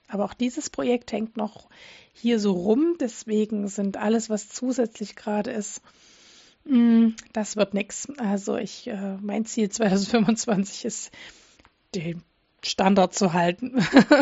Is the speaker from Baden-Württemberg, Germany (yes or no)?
no; Dresden, Saxony, Germany; Es gibt zurzeit keinen Grund, zurück nach Dresden zu ziehen. Es ist nicht ausgeschlossen. Ich vermisse meine Heimatstadt natürlich, aber wir fühlen uns auch zunehmend jetzt hier zu Hause.